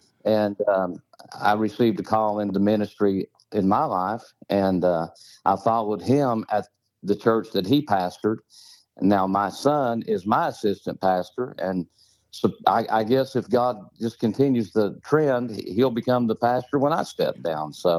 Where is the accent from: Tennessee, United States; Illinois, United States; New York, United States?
Tennessee, United States; now in -; we're from East Tennessee, the mountains of East Tennessee.